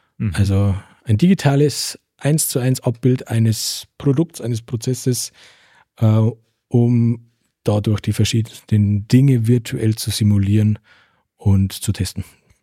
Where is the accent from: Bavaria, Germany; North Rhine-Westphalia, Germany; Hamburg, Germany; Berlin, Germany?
Bavaria, Germany; Passau; Ich bin nicht aus Deggendorf, aber ich bin aus Passau.